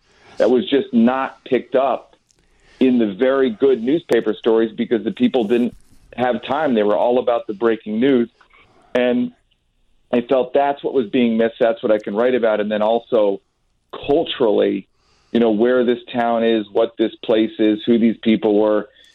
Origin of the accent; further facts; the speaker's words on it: Glencoe, United States; now in Ridgefield, United States; Yeah, well, I grew up in Glencoe, but I live in Fairfield County in a town called Ridgefield